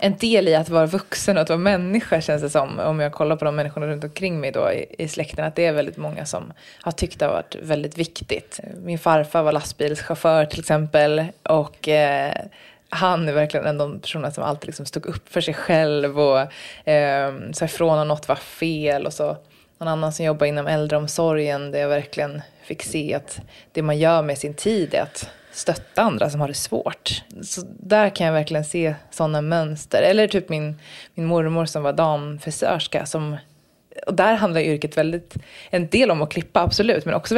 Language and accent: Swedish; Norrköping, Östergötland, Sweden; also born or lived in Kolmården; jag föddes utanför Kolmården och flyttade en del när jag var liten, men mycket av släkt och sådär är Norrköping.